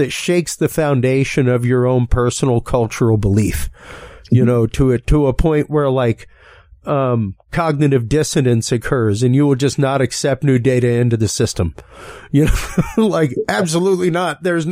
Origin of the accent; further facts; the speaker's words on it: Louisiana, United States; I normally give the cultural point just as a Cajun of exactly how long it takes to forget something like a language